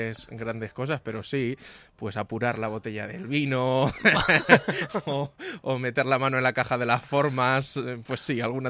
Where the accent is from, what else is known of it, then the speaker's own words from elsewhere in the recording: Manzanares, Castilla-La Mancha, Spain; Soy natural de Manzanares y actualmente estoy en cuarto de teología